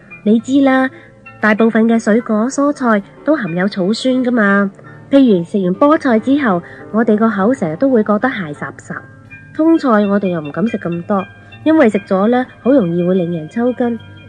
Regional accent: China; 我哋中国人有一个悠长嘅饮食文化，而且中国菜早就闻名于世

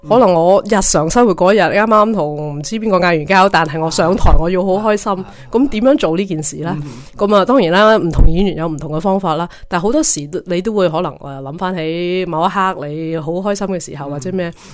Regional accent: China; 其实我哋中国人一路以来都讲翻个心噶啦，我哋好少讲个脑噶

